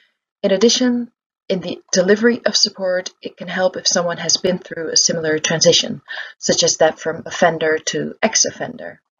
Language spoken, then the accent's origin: English; Netherlands; English is a second language; I'm a researcher from the Netherlands.